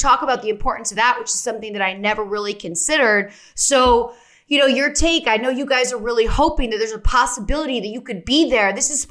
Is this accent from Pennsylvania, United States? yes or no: yes; Easton, Pennsylvania, United States; I grew up in Easton, Pennsylvania. So Larry Holmes was huge in the boxing world when I was growing up.